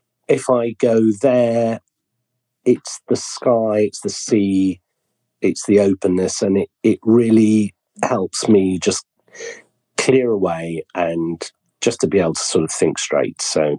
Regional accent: Sheffield, Yorkshire and the Humber, United Kingdom; But as you know, I'm from Sheffield. My dad worked in the steelworks.

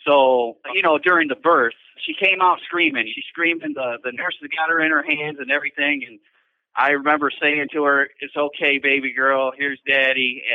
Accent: Rockford, Illinois, United States; I grew up in Rockford, Illinois. Not a good place growing up, but I became a teenager and moved out.

